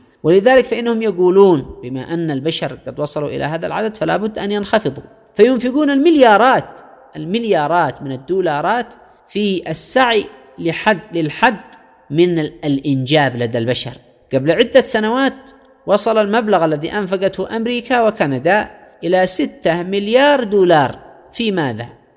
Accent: Yemen; وعلى مستوى بلدنا اليمن

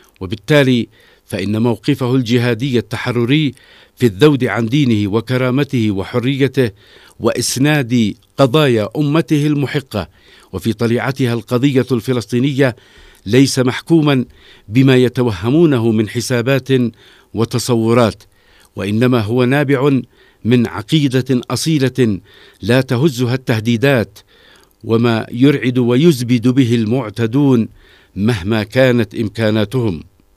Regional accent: Yemen; إننا كيمنيين جاهزون لمواجهة وردع أي عدوان

